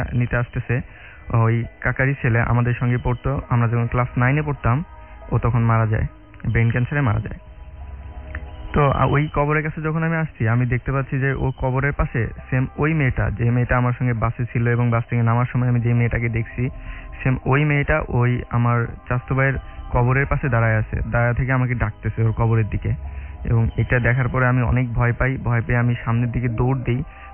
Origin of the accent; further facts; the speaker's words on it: Bogura, Rajshahi Division, Bangladesh; now in Dhaka, Bangladesh; আমি ঢাকার পল্টন থেকে এসেছি এবং আমার হোম ডিস্ট্রিক্ট বগুড়া।